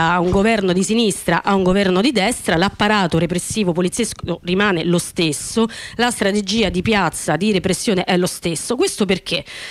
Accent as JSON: {"language": "Italian", "town": "Rome", "region": "Lazio", "country": "Italy", "said": "Io vengo da Roma Nord, vengo dal Pasteur"}